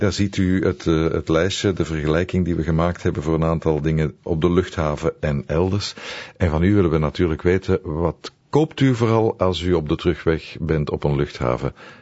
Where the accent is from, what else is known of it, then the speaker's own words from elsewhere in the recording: Belgium; Het is iets wat wij als Belg natuurlijk weinig meemaken